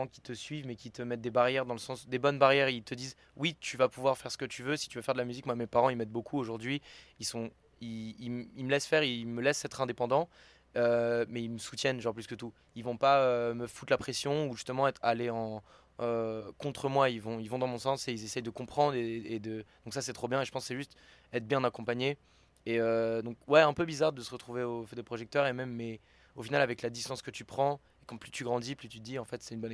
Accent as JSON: {"language": "French", "region": "Lisbon", "country": "Portugal", "said": "Je viens de Lisbonne, je suis un garçon de Lisbonne, je suis un enfant de Lisbonne"}